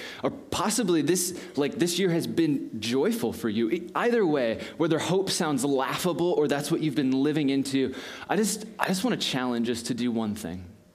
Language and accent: English; San Diego, California, United States; I grew up in San Diego, so this weather is crazy. But growing up in San Diego, and specifically in Southern California